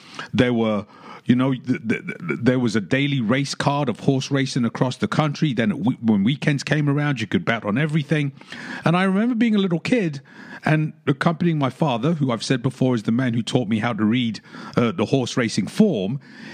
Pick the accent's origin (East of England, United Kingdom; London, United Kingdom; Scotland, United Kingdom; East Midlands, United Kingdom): London, United Kingdom; I grew up in London.